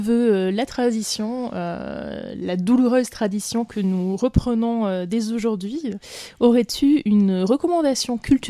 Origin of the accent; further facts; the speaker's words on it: Montpellier, Occitanie, France; en tant que Montpelliéraine d'origine.